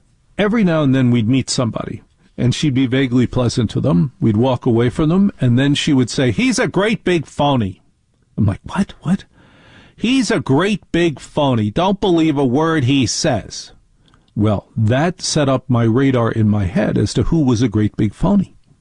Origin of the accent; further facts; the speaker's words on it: New Jersey, United States; In the life that I grew up in New Jersey, the women were 100% in charge and still are.